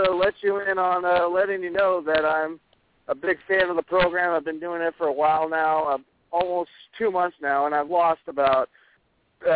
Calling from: Capitola, California, United States; I'm coming in from Capitola, California.

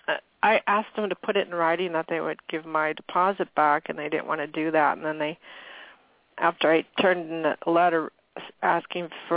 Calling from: Washington, United States; I'm calling from Washington State.

